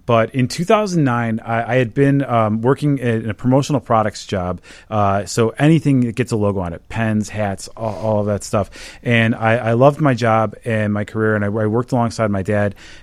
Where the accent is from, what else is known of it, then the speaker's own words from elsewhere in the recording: Chicago, Illinois, United States; I grew up here in the Chicagoland area